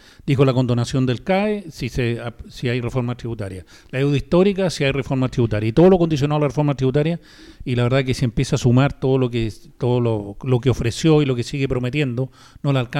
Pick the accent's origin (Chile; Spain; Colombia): Chile; Lo que tenemos que hacer como chilenos es mantenernos unidos